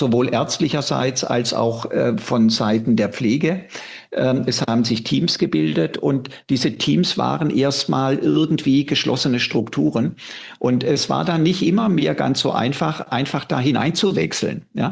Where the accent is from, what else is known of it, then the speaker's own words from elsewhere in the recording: Donaueschingen, Baden-Württemberg, Germany; hört man wahrscheinlich von meiner Sprachmelodie her. Ja, ich komme aus der Ecke von Freiburg, aus dem südlichen Schwarzwald, dort, wo die Donau entsteht, aus Donau-Eschingen.